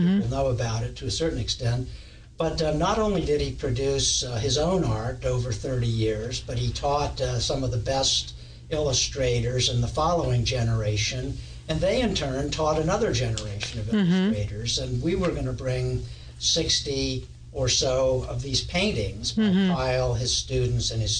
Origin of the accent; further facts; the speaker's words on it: Wilmington, Delaware, United States; I'm from Wilmington originally.